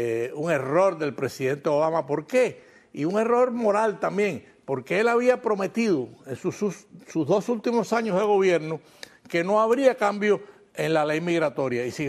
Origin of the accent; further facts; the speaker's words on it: Cuba; como periodista cubano